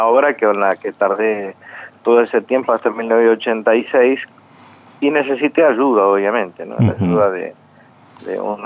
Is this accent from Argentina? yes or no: yes; Argentina; nosotros como argentinos